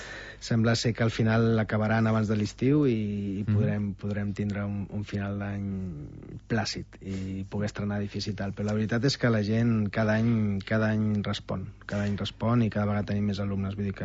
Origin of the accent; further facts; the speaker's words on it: Tarragona, Catalonia, Spain; jo haig de confessar que sóc de Tarragona